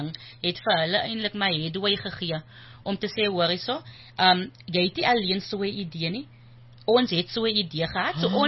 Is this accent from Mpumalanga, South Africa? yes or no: no; Zoar, Western Cape, South Africa; Ek het lekker groot geword daar